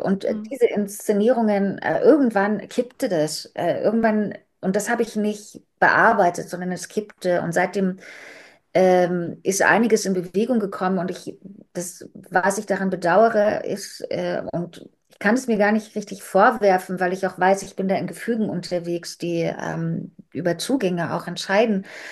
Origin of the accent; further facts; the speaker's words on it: Germany; weil ich eben als Deutsche